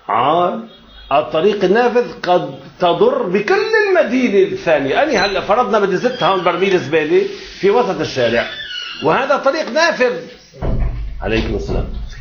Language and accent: Arabic; Jibchit, Nabatieh Governorate, Lebanon; ظهر بجبشيت بضيعتنا عميل واحد، نحن عادة بجبشيت ما عندنا عملاء بتعرف أنت، إلا عندنا عميل واحد.